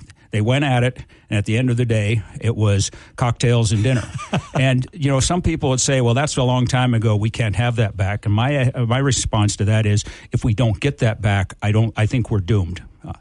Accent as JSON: {"language": "English", "town": "Hamilton", "region": "Ontario", "country": "Canada", "tie": "born or raised there", "said": "I was born and raised in Hamilton, and I spent 30 years in the Army, and at the end of 30 years, it was … thank you for your service, go home. So I did. I returned to Hamilton, and that's where I've lived ever since."}